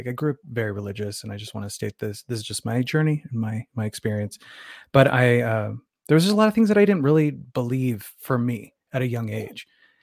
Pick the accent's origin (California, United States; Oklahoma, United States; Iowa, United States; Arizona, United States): Arizona, United States; Phoenix; I started dance when I was 7, and I'm from Phoenix, Arizona originally.